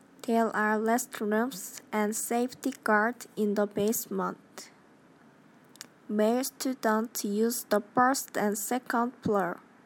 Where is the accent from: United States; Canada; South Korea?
South Korea; English is a second language; My hometown is Gyeongbokgung-mi. I would like to introduce about my hometown briefly.